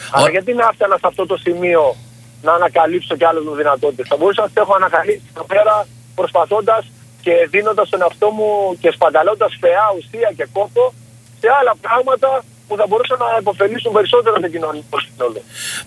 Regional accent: Chania, Crete, Greece; now in Thessaloniki, Greece; Όχι, μένω στην Θεσσαλονίκη μόνιμα, ναι. Που τα τελευταία χρόνια έφυγα από τα Χανιά

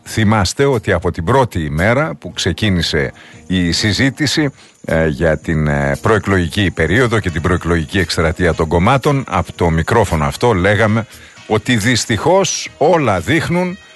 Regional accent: Eastern Macedonia and Thrace, Greece; έχω πολλούς φίλους εκεί, καθώς είναι η πατρίδα μου, εκεί γεννήθηκα

